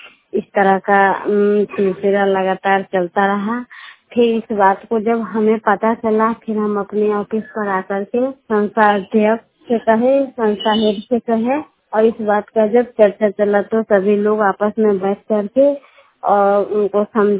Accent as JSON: {"language": "Hindi", "town": "Muzaffarpur", "region": "Bihar", "country": "India", "said": "मैं मुजफ्फरपुर जिले की रहने वाली हूँ।"}